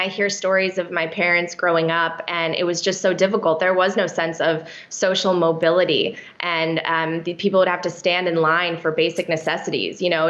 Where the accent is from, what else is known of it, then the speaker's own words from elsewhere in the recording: Poland; now in United States; It's the reason my parents came here from a communist country. I'm from Poland. My family came here for the American dream